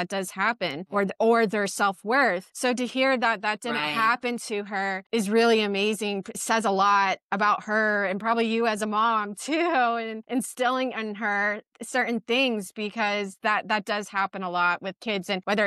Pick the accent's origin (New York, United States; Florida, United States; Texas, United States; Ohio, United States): Florida, United States; I remember sometimes when I played in the juniors growing up in Florida and the cheating was horrible.